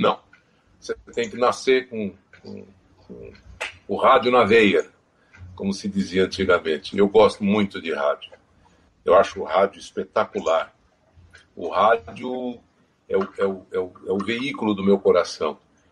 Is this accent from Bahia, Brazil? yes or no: no; Londrina, Paraná, Brazil; also born or lived in Marília; Bom, eu nasci em Marília, estado de São Paulo. Nasci em Marília e depois meus pais mudaram para Londrina e lá que tudo começou.